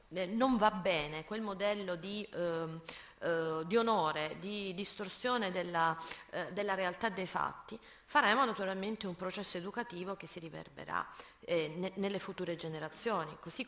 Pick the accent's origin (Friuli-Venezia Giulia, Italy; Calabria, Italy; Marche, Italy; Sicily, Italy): Calabria, Italy; Rosarno; lo dico da privilegiata, da chi ha fatto le scuole pubbliche a Rosarno